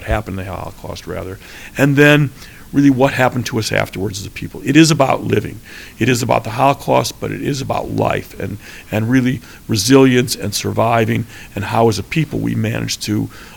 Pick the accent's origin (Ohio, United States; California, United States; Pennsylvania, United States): Ohio, United States; Cleveland; my mother and father resettled a lot of survivors where I grew up in Cleveland, Ohio.